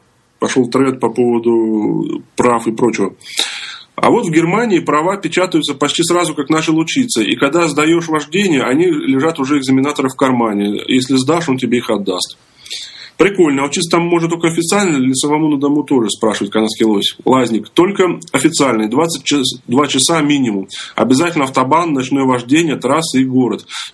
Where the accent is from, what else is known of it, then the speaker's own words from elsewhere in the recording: Novosibirsk, Novosibirsk Oblast, Russia; Я сам из России, из Новосибирска. Вот в этом году закончу универ и хочу как-то поехать в Канаду работать и учиться.